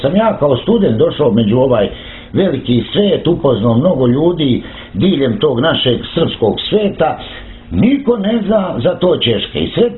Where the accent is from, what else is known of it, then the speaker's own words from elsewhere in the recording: Sarajevo, Federation of Bosnia and Herzegovina, Bosnia & Herzegovina; born there; zaista ja sam rođen u Sarajevu